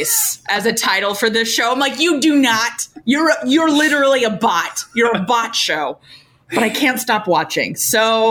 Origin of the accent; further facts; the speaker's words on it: Cincinnati, Ohio, United States; in the American concentration camps in my hometown, Cincinnati, Ohio